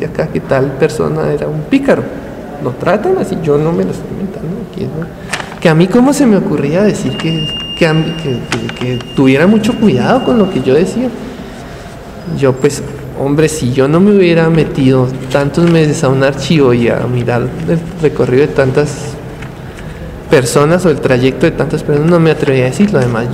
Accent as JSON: {"language": "Spanish", "town": "Zipaquirá", "region": "Cundinamarca", "country": "Colombia", "said": "O hacer algo que tuviera que ver con Zipaquirá, pues yo soy de Zipaquirá."}